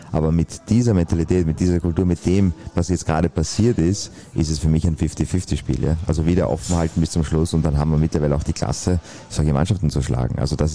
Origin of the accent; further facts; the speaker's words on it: Austria; Ich sage, der Kreislauf zwischen Sport, Wirtschaft, Politik und Medien funktioniert als Österreicher, sage ich, in Deutschland perfekt.